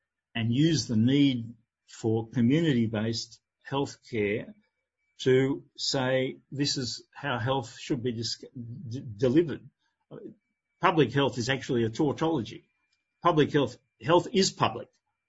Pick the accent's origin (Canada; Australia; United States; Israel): Australia; now in Spain; from an Australian point of being an Australian in Spain